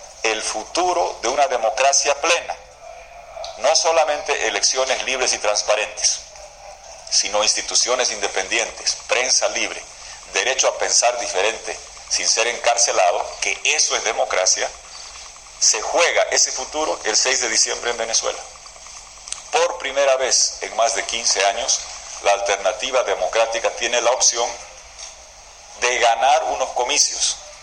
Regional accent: Bolivia; vengo de Bolivia

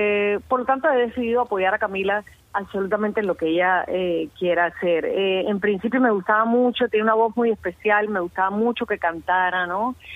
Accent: Cuba; soy cubana

